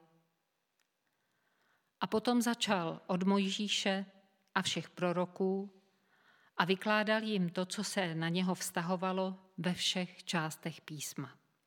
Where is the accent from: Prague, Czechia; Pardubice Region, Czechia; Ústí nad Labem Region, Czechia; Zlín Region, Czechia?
Prague, Czechia; jsem jakožto rodilá Pražačka speciálně po Praze bloudila mnohokrát.